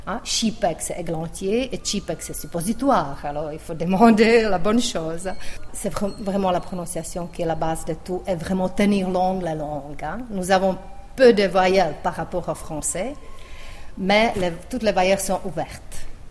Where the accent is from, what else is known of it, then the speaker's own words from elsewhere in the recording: Vienna, Austria; French is a second language; now in Belgium; Moi, franchement, je suis venue en Belgique de Vienne. Moi, je connaissais que trois choses. Bonjour, merci et je t'aime.